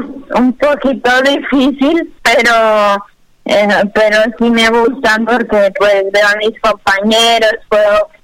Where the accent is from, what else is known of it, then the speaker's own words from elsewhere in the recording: Pasto, Nariño, Colombia; born there; now in Cartagena, Colombia; yo nací pues en Pasto, pero vivo ahorita aquí en Cartagena.